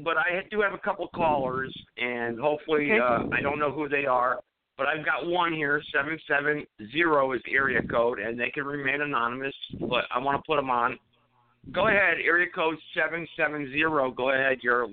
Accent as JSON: {"language": "English", "region": "North Carolina", "country": "United States", "tie": "born or raised there", "said": "in my home state, North Carolina and Charlotte, what do you think's going on down here?"}